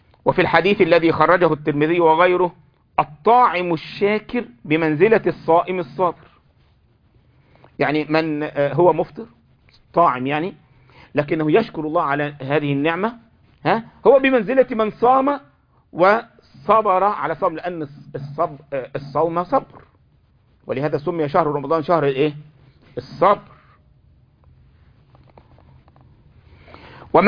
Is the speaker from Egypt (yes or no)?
yes; Egypt